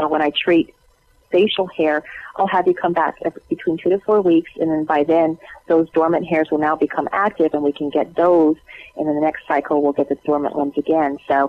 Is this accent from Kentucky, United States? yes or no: no; Honolulu, Hawaii, United States; I grew up in Honolulu, and I was always at the beach and never wore sunscreen.